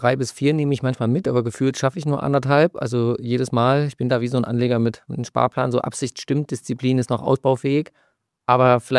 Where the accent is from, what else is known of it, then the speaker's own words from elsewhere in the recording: Halle, Saxony-Anhalt, Germany; born there; meiner Geburtsstadt Halle